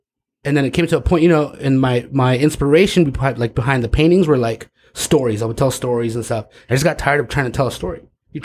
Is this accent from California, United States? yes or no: yes; San Diego, California, United States; I'm from like Otay. Like